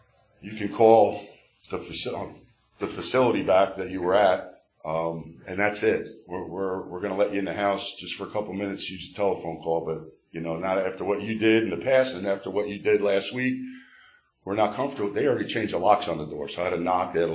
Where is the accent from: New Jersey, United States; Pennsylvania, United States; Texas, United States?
New Jersey, United States; Elizabeth; I grew up in Elizabeth.